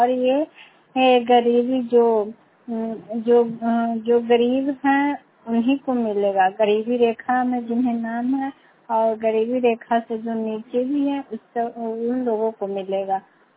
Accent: Bihar, India; मैं नगर नौसा प्रखंड से हूँ, नालंदा जिला से।

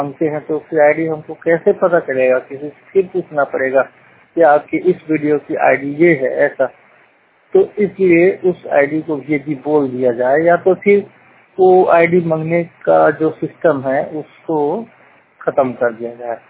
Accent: Bilaspur, Chhattisgarh, India; मैं छत्तीसगढ़ बिलासपुर जिले का रहने वाला हूँ। पूरी तरह से 100% दृष्टिबाधित हूँ।

